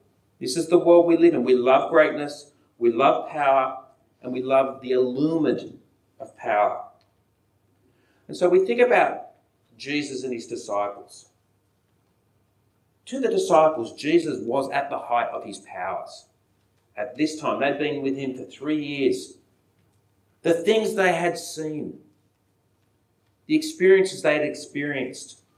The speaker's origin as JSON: {"language": "English", "country": "Australia", "said": "the great people that make us feel worthy to celebrate being Australian and our athletic prowess"}